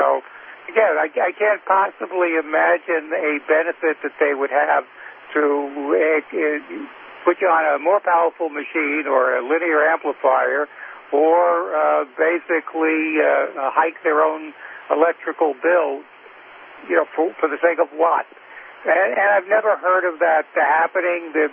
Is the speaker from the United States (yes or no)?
yes; Brooklyn, New York, United States; Yeah, having been born and brought up in Brooklyn